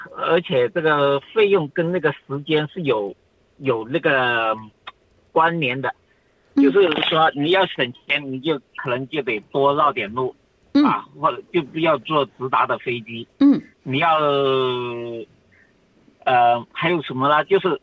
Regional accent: Guangdong, China; now in Australia; 我老家是在广东

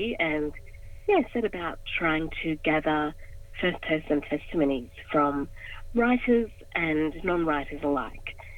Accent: Australia; also born or lived in India; I'm a second generation Indian Australian. I was born and raised in Australia.

